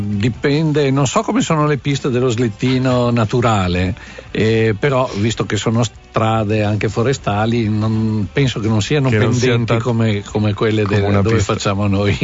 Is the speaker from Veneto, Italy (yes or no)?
yes; Recoaro Terme, Veneto, Italy; da piccolo, quando abitavo a Recuaro Terme in provincia di Vicenza, e d'inverno ghiacciavano le strade